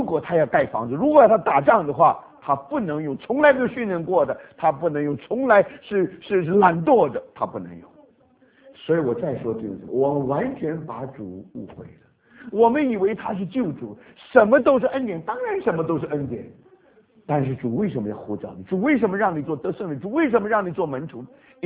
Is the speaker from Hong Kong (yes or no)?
no; Taipei, Taiwan; 我是在台湾长大的。我们在台北曾经有一个车站叫台北车站，是很有名，从日本的时候就已经有了。那因为我们一天到晚就常常从台北火车站这个走来走去，走来走去